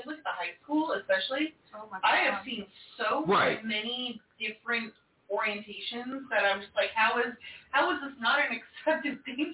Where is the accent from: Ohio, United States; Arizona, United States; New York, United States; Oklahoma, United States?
Oklahoma, United States; I grew up, I'm from Oklahoma. Not just from Oklahoma, because we've got the cities, and they're pretty open and whatever. I grew up in a very, very small town in Oklahoma